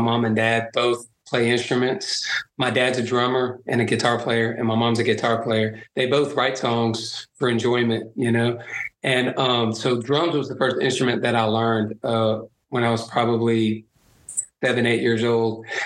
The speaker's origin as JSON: {"language": "English", "region": "the South", "country": "United States", "tie": "born or raised there", "said": "And I grew up in the South"}